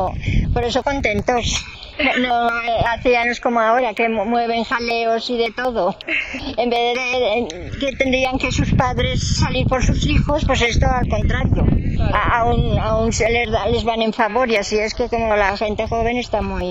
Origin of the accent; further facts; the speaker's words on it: Muro de Roda, Aragon, Spain; born there; nací en Muro de Roda. ¿Sí? Provincia Huesca.